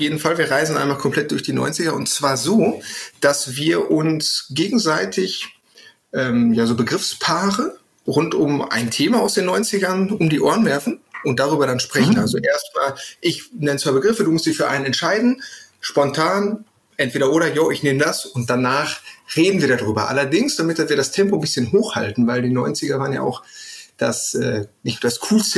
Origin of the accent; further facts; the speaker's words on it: North Rhine-Westphalia, Germany; ich komme jetzt aus dem Ruhrpott